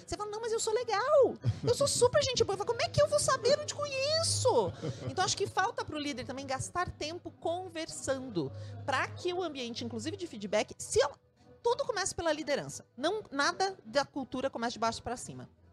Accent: Pato Branco, Paraná, Brazil; Eu... sou de Pato Branco, comecei minha carreira profissional em Curitiba

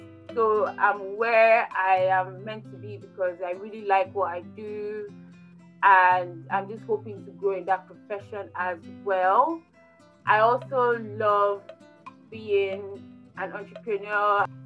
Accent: South East, Nigeria; also born or lived in United Kingdom; I hail from Southeast Nigeria, Igbo land. I did my uni in University of York and then University of Nottingham.

